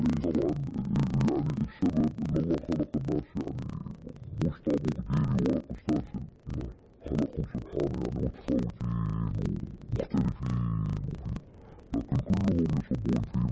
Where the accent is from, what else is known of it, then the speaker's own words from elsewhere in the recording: Saudi Arabia; عندنا في السعوديه